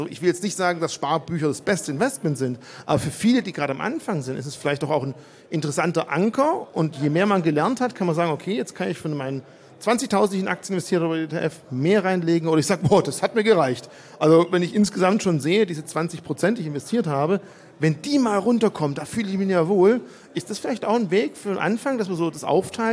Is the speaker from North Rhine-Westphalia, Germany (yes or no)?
no; Baden-Württemberg, Germany; Ja, ich als Schwabe, dann sind die Schwaben geizig